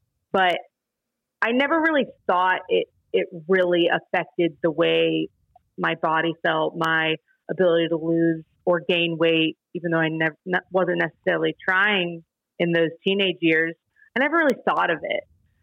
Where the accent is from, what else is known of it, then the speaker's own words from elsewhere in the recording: Atlanta, Georgia, United States; also born or lived in Cincinnati, United States; So, but yes, I am from Atlanta. I was born and raised here. I live here now. I went away to school in Cincinnati at Xavier University for college